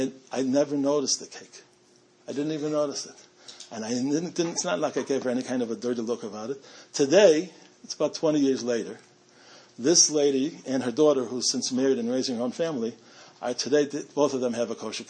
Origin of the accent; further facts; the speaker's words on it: Chicago, Illinois, United States; well, actually, I grew up in Albany Park, and I remember the congregation